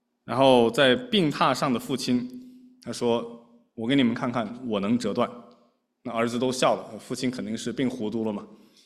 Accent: China; 我们中国人有个古语叫做人之将死，怎么样？其言也善啊

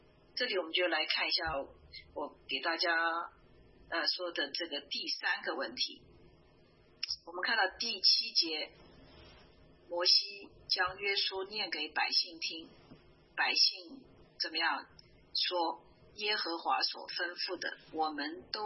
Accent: China; 我们中国人，包括我自己啊，我们其实对于这个立约都没有什么特别的

